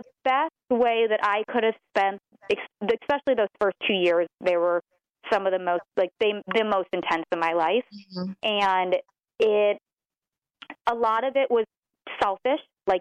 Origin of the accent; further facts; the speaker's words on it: Michigan, United States; now in San Diego, United States; I'm from Michigan. I'm actually here right now in my parents' house. It's freezing here, but I live in San Diego.